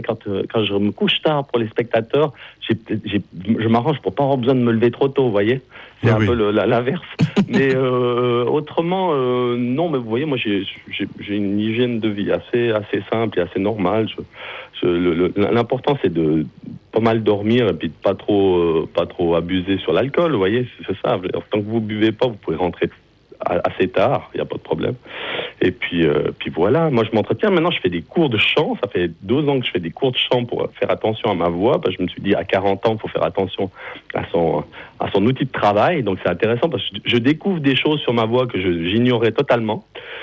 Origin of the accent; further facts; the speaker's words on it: Switzerland; je venais de la Suisse